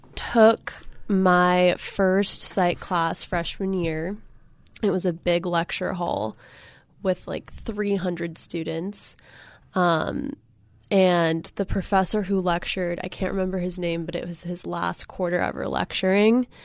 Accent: Santa Cruz, California, United States; I grew up in Santa Cruz, so 2.5 hours north of here.

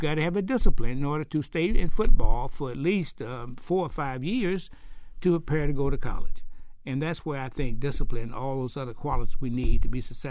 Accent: Alabama, United States; years ago, as a boy growing up in Alabama or anywhere, we didn't really prepare for sports.

